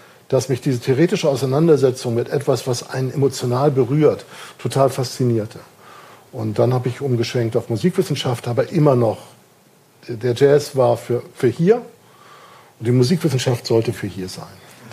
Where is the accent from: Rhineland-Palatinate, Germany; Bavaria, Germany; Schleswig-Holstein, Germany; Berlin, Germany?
Schleswig-Holstein, Germany; Kiel; Ich bin in Kiel geboren und aufgewachsen